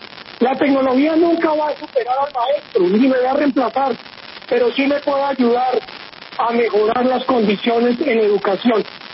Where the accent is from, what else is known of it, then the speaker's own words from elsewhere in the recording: Bogotá, Colombia; todos somos bogotanos.